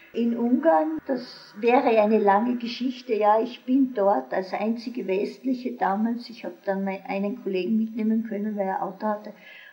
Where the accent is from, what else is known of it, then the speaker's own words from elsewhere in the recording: Strobl, Salzburg, Austria; ich bin in Strobl geboren. Mein Vater war dort Lehrer. Die ersten Kinderjahre habe ich dort verbracht.